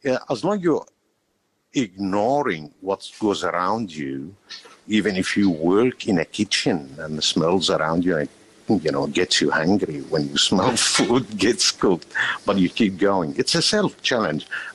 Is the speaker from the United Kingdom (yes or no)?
no; Palestine; English is a second language; now in Australia; Originally, I am from Palestine, immigrated about 37, 38 years ago to Australia, enjoying the life around here.